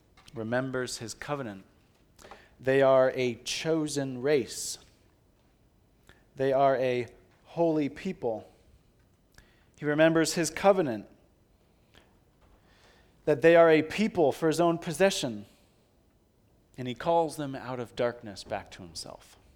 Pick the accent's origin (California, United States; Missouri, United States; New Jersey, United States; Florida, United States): California, United States; I grew up in California.